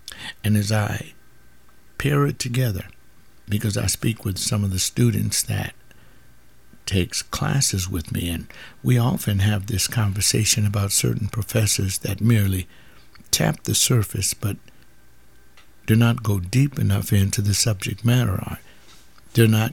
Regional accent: United States; I see the benefits of being an American in this country, it is quite a blessing to be an American here.

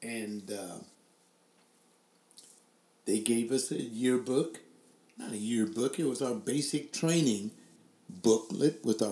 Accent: Los Angeles, California, United States; Even though I was from Southern California, Los Angeles, and he was from this unknown town in Arkansas, that we were alike.

